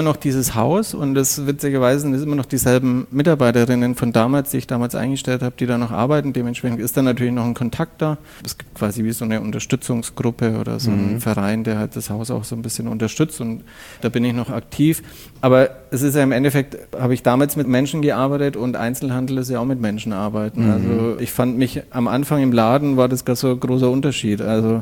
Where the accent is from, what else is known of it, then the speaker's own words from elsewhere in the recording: Nuremberg, Bavaria, Germany; 49 Jahre, in Nürnberg geboren, witzigerweise, und nie. Ich wohne mittlerweile 150 Meter neben meinem Geburtsort entfernt. Da sage ich immer, ich habe es nicht weit geschafft, wohne wirklich daneben. Und bin hier groß geworden, habe hier auch studiert